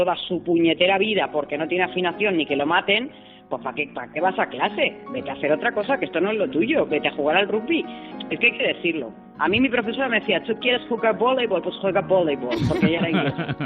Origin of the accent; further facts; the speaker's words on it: Balearic Islands, Spain; como soy de Mallorca, hacemos topless.